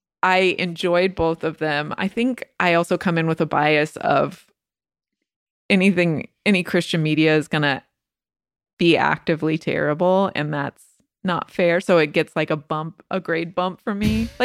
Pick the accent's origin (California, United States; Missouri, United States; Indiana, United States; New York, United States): California, United States; I grew up in Southern California. Again, had no say. It was like ska